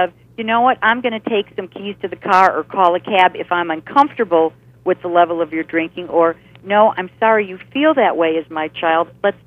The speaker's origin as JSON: {"language": "English", "region": "California", "country": "United States", "said": "I'm from California, you know"}